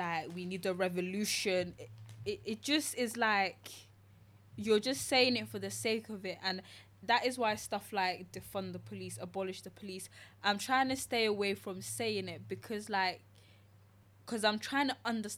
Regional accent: Gambia; now in United Kingdom; because I know where my ancestors are from. Like I'm from Gambia.

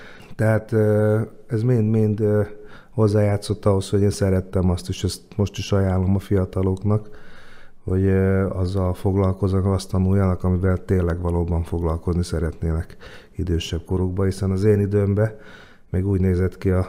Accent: Kecskemét, Bács-Kiskun, Hungary; now in Budapest, Hungary; először ugye kecskeméti vagyok a Kecskeméti Sportklubnak

